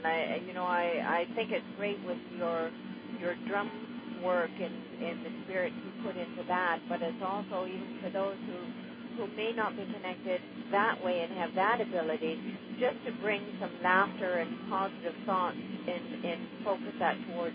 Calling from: Oshawa, Ontario, Canada; calling from Oshawa.

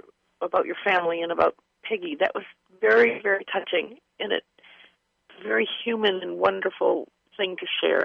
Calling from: Santa Rosa, California, United States; From basically Santa Rosa, California.

